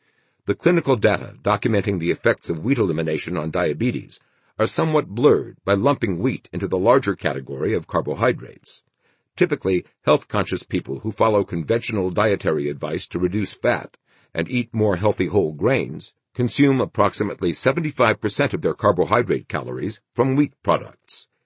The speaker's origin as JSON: {"language": "English", "town": "Lake Hiawatha", "region": "New Jersey", "country": "United States", "tie": "born or raised there", "said": "When I was a kid growing up in Lake Hiawatha, New Jersey, my mother used to point to one person or another"}